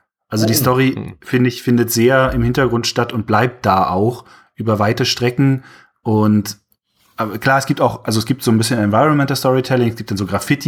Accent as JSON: {"language": "German", "region": "Berlin", "country": "Germany", "said": "Aber selbst für mich als Berliner war das absoluter Overkill."}